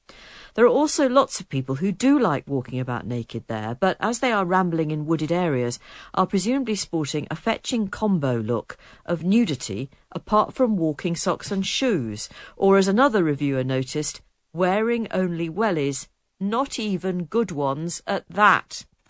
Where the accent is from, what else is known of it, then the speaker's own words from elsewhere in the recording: England, United Kingdom; I'm English and I like to compromise.